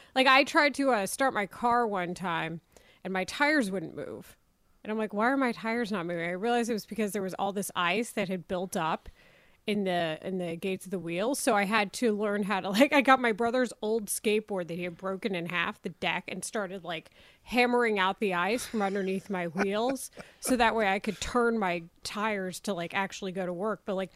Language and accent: English; Texas, United States; And that's what it's like growing up in Texas. You just wait for it to melt.